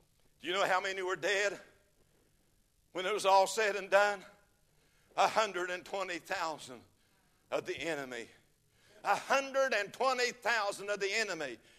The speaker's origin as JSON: {"language": "English", "country": "United States", "said": "I said, no, Amerikanisch. I'm an American."}